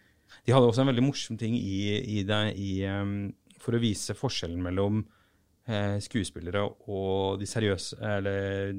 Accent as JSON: {"language": "Norwegian", "town": "Arendal", "region": "Agder", "country": "Norway", "tie": "born or raised there", "said": "jeg har vokst opp I Arendal"}